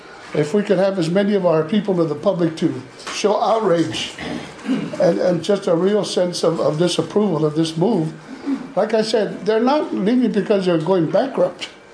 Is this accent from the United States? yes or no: yes; Laie, Hawaii, United States; I was raised in La'i. We used to make kulolo. We had lo'is, go fishing. The real, real old style Hawaiian way of living, it's gone.